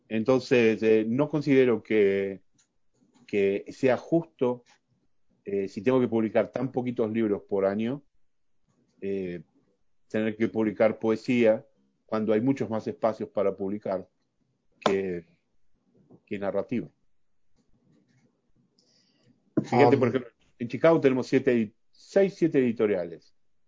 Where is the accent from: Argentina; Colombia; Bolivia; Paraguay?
Argentina; moved away; Sigo siendo argentino, nunca voy a dejar de ser argentino. Pero aquí he crecido en ese sentido de que ya pertenezco a una patria mucho más grande. La patria está en mi idioma ahora